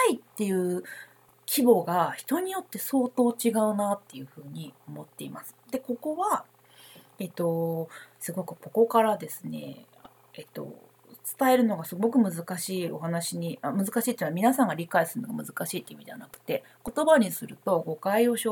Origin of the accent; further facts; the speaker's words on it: Kansai, Japan; 私関西人なんでちょっと関西の例しか思いつかないんですけど